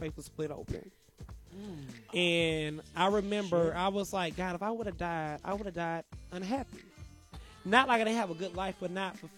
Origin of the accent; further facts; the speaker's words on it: Gulfport, Mississippi, United States; really for people who can come from the country, from the dirty South, Mississippi. I'm from Gulfport, Mississippi.